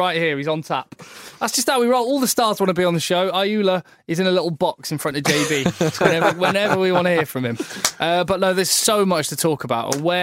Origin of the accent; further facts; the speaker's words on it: England, United Kingdom; How jealous as an Englishman am I of this?